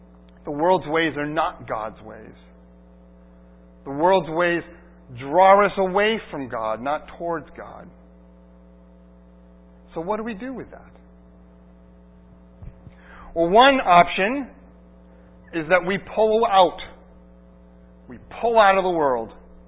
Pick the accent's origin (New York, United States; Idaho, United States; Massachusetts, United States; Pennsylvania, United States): Massachusetts, United States; Holliston; I mean, I grew up in Holliston, as you know. Moved here when I was 5 years old.